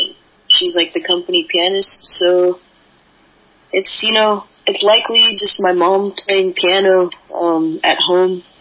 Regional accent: San Francisco, California, United States; Yeah, I grew up in the Tenderloin.

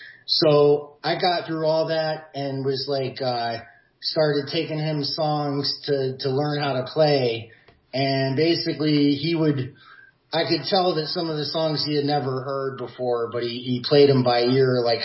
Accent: Jacksonville, Florida, United States; I grew up in Jacksonville, Florida.

